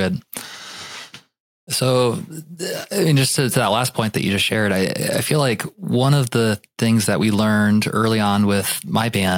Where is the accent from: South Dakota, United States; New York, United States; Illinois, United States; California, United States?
South Dakota, United States; We grew up in South Dakota. There wasn't an audience there.